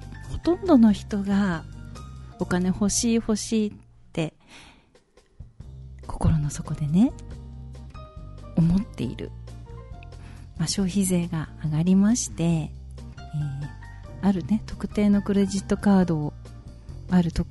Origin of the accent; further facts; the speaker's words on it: Kansai, Japan; 私関西なんですけど、京都で大阪でもお勤めしていた時期があるんですけど、